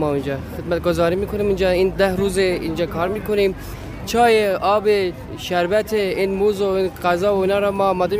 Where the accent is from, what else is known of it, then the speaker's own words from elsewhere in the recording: Turkey; Persian is a second language; ما از ترکیه اومدیم